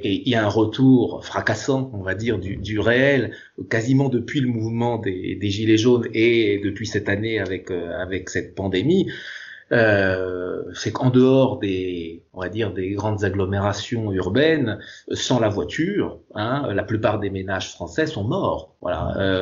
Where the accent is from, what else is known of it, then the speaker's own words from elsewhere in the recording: France; Chez nous en France